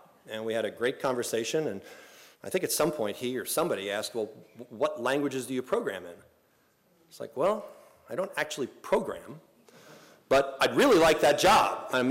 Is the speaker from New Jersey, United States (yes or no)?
yes; New Jersey, United States; now I'm from New Jersey. So I said, Cornell does not have a Wawa.